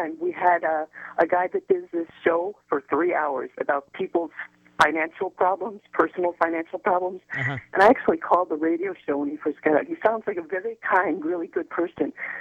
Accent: Chicago, Illinois, United States; I came here for school, but I'm from Chicago. No, my nationality is American.

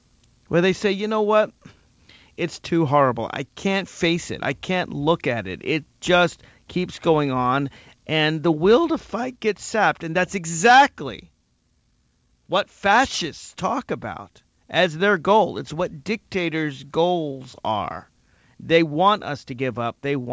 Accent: Alexandria, Virginia, United States; Let's start with Susan in my hometown of Alexandria, Virginia, line 4.

